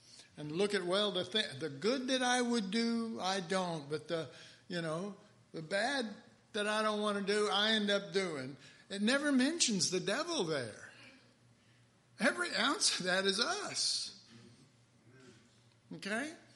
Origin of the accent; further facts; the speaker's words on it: Texas, United States; I'm from Texas. Sad, isn't it?